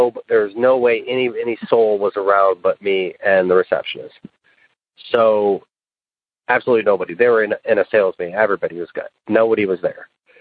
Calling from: Tennessee, United States; Hello, I'm calling you from West Tennessee. I work at a car dealership. I'm 40 years old.

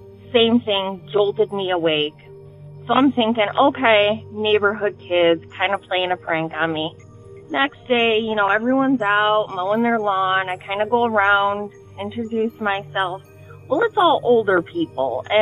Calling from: Detroit, Michigan, United States; I'm calling from the Detroit area

